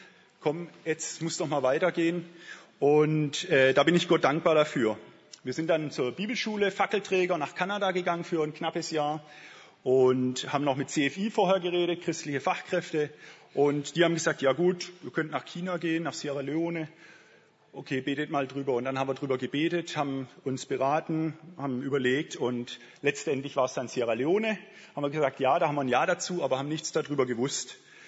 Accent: Bad Liebenzell, Baden-Württemberg, Germany; Bin aufgewachsen in Bad Liebenzell, da ist eine Missionsgesellschaft

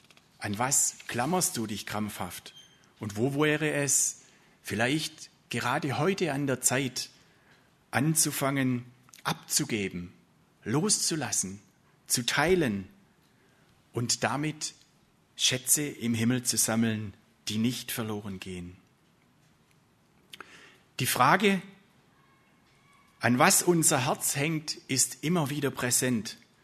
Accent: Baden-Württemberg, Germany; Stattdessen kamen Gedanken als Schwabe an ein eigenes Haus

